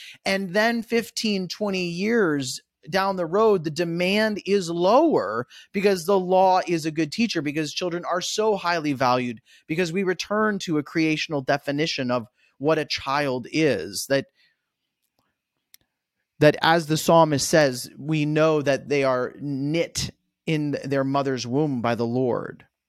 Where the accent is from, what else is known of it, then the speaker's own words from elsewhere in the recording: United States; as an American